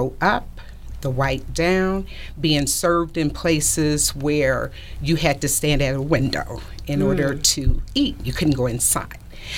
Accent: Detroit, Michigan, United States; also born or lived in South Georgia; So with that, I was raised both in South Georgia and also Detroit.

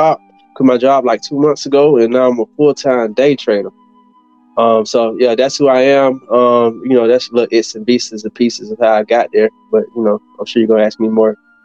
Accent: Decatur, Georgia, United States; I'm from Decatur, Georgia, where it's greater.

